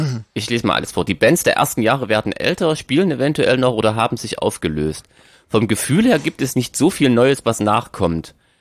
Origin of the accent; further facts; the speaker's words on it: Gera, Thuringia, Germany; Ich war in meiner alten Heimatstadt in Gera.